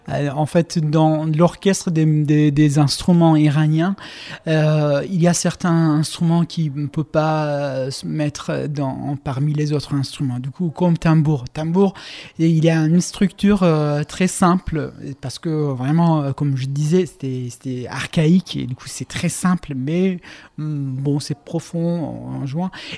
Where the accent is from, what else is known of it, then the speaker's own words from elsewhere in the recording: Iran; French is a second language; now in France; je suis kurde de l'Iran, en tout cas. Je suis allé à Téhéran, j'ai vécu à Téhéran. Et après, je suis encore allé au Kurdistan d'Irak.